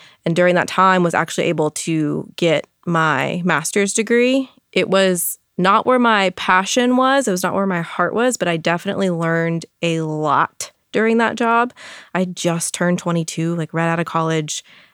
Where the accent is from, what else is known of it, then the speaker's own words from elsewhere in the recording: New Braunfels, Texas, United States; so it was in my hometown. I'm from New Braunfels, Texas, and there aren't many dietitians in New Braunfels, Texas.